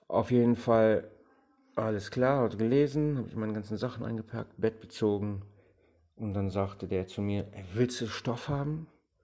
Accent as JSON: {"language": "German", "country": "Germany", "said": "komme in eine Vier-Mann-Zelle rein, wo drei Kurden drin sitzen, ne? Und ich alleine, so als Deutscher, ne?"}